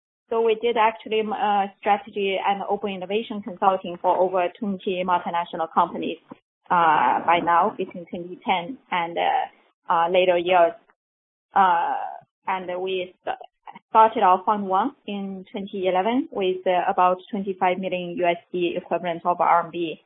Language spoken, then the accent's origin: English; China; English is a second language; moved away as an adult; also born or lived in United States; I grew up in China and graduated from Tsinghua University before coming to the United States with a scholarship. So I total spent 17 years in the U.S. and then moved back to China in 2010.